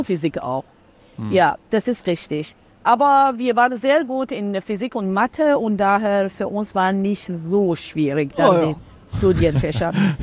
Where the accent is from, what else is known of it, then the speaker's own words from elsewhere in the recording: Iran; also born or lived in Berlin, Germany; wir sind beide in Berlin geboren. Als wir 5,5 Jahre waren, sind wir wieder in den Iran zurückgekehrt. Wir sind aber Perserinnen beide. Und wir sind in den Iran zurückgekehrt, da unsere Eltern mit dem Studium fertig waren. Und dann da sind wir aufgewachsen.